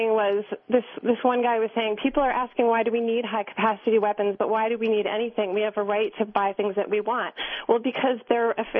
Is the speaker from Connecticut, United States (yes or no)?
yes; Sandy Hook, Connecticut, United States; I'm calling because I'm from Sandy Hook